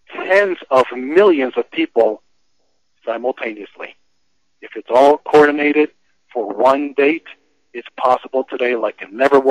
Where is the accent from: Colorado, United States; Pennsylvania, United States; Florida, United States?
Colorado, United States; even here in my home state in Colorado